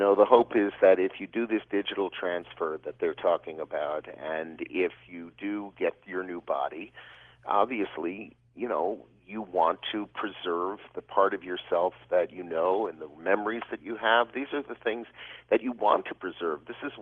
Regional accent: Highland Park, Illinois, United States; also born or lived in New York; I was born in New York, but I grew up in a little place called Highland Park, Illinois.

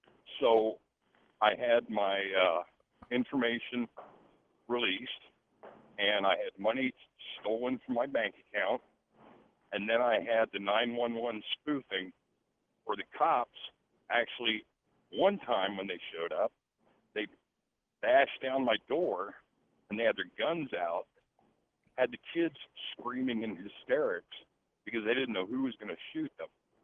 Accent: Des Moines, Iowa, United States; I'm a trucker. I'm from Des Moines.

